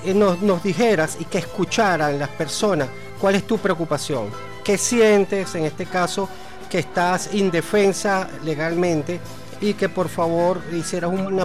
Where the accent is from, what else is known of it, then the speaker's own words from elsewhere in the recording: Venezuela; Aquí nosotros los venezolanos somos muy generosos